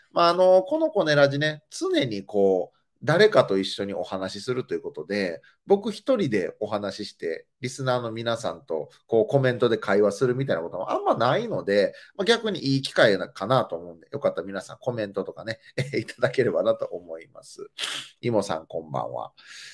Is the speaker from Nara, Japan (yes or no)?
yes; Tenri, Nara, Japan; 来週1週間、僕ちょっと地元奈良県の方に帰省をするんです。まあ、これなんか地元でも帰ろうかしらと思ってね、主体的に帰省するというよりかは、この一週間ポツポツと地元天理とか、奈良の方で仕事があるので、